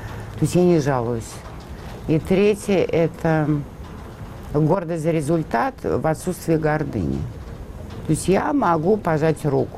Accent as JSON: {"language": "Russian", "country": "Russia", "tie": "born there", "said": "потому что я родилась в России за железным занавесом."}